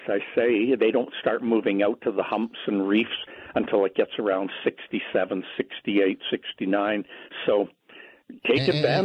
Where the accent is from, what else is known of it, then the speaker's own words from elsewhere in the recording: Haliburton, Ontario, Canada; I grew up in the Halliburtons, and they're nothing like that up here.